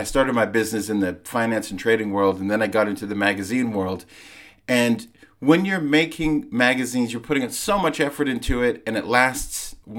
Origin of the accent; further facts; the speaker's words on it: Vancouver, British Columbia, Canada; moved away as an adult; also born or lived in London; I grew up in Vancouver, but I lived in London from when I was 19 till I was in my mid-30s.